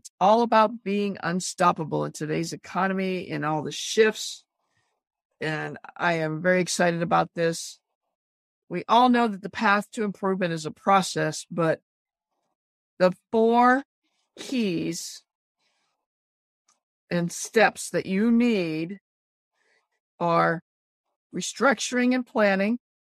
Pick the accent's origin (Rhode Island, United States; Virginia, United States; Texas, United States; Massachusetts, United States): Massachusetts, United States; moved away as an adult; now in Los Angeles, United States; And I moved to Los Angeles from the East Coast, just outside of Boston, sight unseen. I didn't know a soul. I'd never even been to California before.